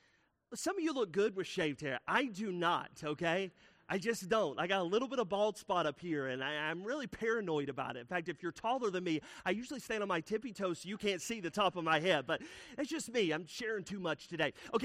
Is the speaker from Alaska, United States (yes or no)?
no; Alabama, United States; also born or lived in North Carolina / Tennessee; I grew up in Alabama, North Carolina, Tennessee.